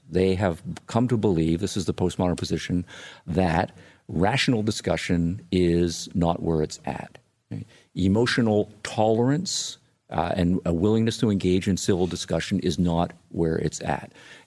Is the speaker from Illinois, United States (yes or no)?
yes; Illinois, United States; he came to my home state of Illinois.